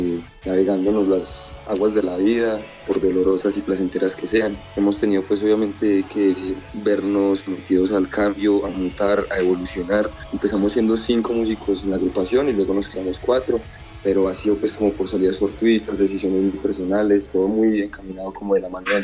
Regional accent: Colombia; somos muy arraigados a nuestras propias costumbres como latinos y colombianos que somos.

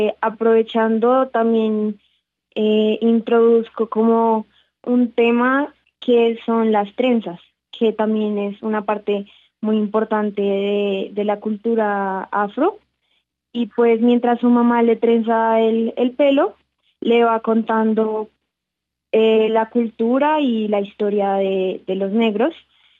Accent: Colombia; más siendo colombianos todos.

